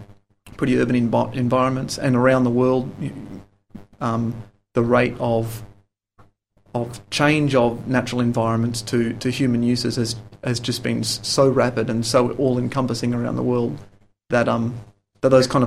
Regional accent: Australia; a pretty lovely place to grow up, actually.

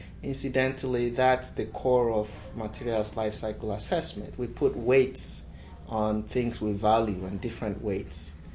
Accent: Nigeria; moved away as an adult; I grew up in Nigeria. I spent my first 22 years or so in Nigeria, most of it in boarding school and college.

